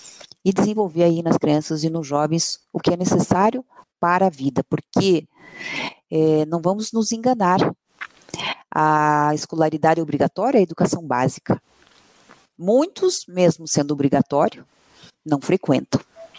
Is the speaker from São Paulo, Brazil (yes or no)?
no; Curitiba, Paraná, Brazil; Eu sou curitibana, então paranaense nata.